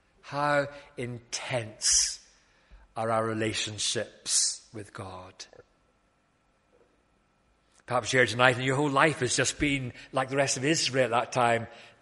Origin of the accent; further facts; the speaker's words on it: Scotland, United Kingdom; also born or lived in England; but I was brought up in Scotland and England in Baptist churches where we had regular dedication services of newborn babies to the Lord.